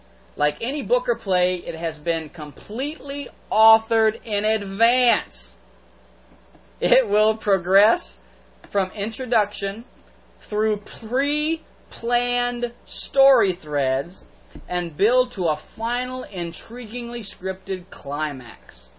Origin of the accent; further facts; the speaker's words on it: the South, United States; accent: southern; I read that as clearly as I could with my southern accent.